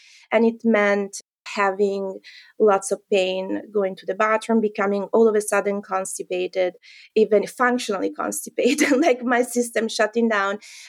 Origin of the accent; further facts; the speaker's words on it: Italy; moved away as an adult; now in United States; I think before I moved to the US, because I'm originally from Italy, born and raised.